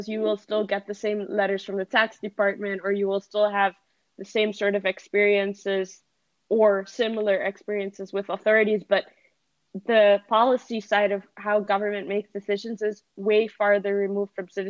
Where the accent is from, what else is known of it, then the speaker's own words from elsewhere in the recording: Curaçao; I was born and raised in Curacao. After that, I lived in several places around the world